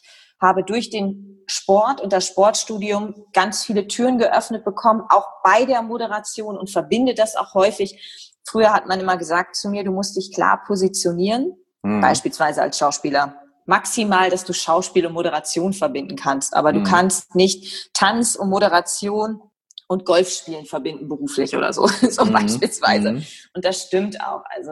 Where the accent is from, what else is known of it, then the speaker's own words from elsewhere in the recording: Leer, Lower Saxony, Germany; Und ich komme ja aus Leer, habe ich ja eingangs erzählt, aus Ostfriesland